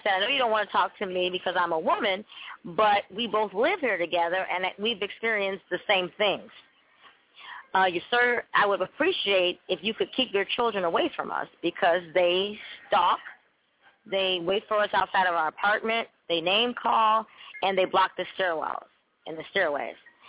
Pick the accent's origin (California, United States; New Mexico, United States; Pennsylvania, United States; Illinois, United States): Illinois, United States; also born or lived in Michigan; now in Detroit, United States; I'm not from Texas. I'm originally from Illinois, but I've lived in Michigan for the last decade, Detroit, Michigan.